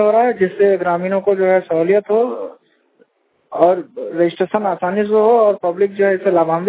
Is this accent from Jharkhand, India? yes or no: yes; Seraikela Kharsawan, Jharkhand, India; मैं झारखंड राज्य के सरायकेला खरसावां जिला का रहने वाला हूँ।